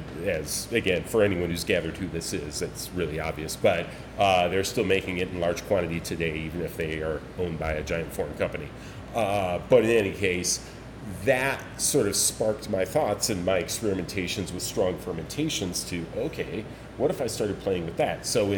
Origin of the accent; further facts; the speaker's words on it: Michigan, United States; Given that I was from Michigan